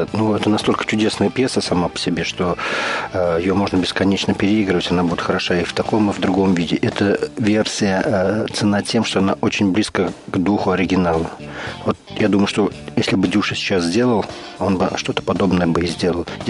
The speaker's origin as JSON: {"language": "Russian", "town": "Kazan", "region": "Tatarstan", "country": "Russia", "tie": "born or raised there", "said": "устраивал концерты в моем родном городе Казани"}